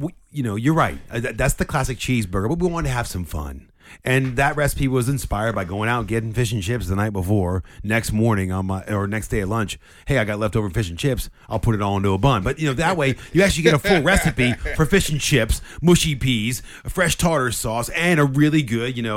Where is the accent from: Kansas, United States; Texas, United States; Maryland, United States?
Maryland, United States; I'm from Maryland.